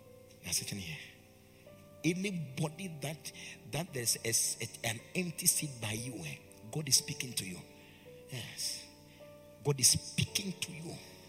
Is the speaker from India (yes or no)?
yes; India; English is a second language; That's why I'm here from India.